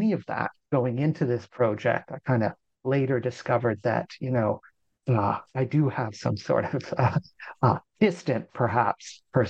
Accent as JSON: {"language": "English", "country": "Canada", "said": "being Canadian, I had a little bit of French to start out with."}